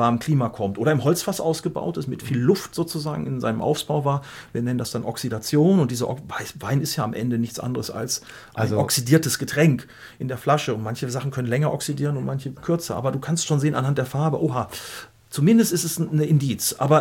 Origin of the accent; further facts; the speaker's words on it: Gütersloh, North Rhine-Westphalia, Germany; Gibt auch welche, die sagen so aus Gütersloh, sag ich mal, aus meiner Heimat